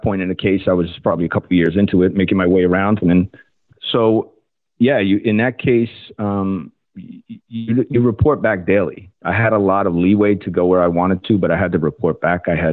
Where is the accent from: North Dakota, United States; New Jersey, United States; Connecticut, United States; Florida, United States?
New Jersey, United States; What I saw growing up in Hudson County, New Jersey, is still out here and just as strong and prevalent as ever.